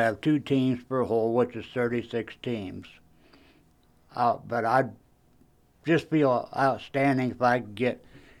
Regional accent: Atlantic, Iowa, United States; But I'm proud to say I am from Atlantic, Iowa, a people of care.

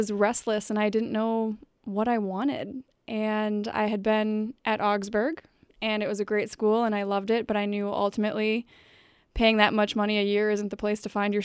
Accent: White Bear Lake, Minnesota, United States; I come from Minnesota, White Bear Lake specifically, which is just a suburb of St. Paul. So it's about 5 hours from here.

